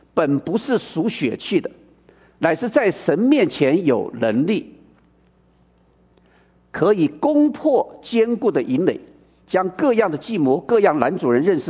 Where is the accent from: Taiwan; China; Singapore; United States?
China; 我们中国人讲说日有所思夜有所想